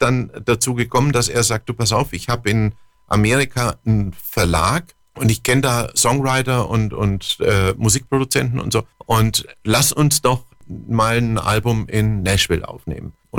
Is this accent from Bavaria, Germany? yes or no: yes; Nuremberg, Bavaria, Germany; Und ich bin Nürnberger.